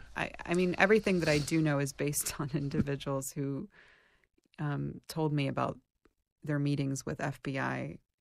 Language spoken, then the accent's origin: English; United States; as an American